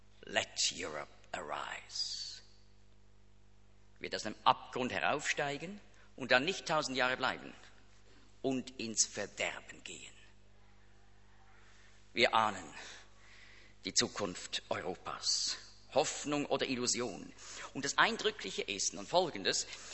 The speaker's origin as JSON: {"language": "German", "country": "Switzerland", "tie": "born or raised there"}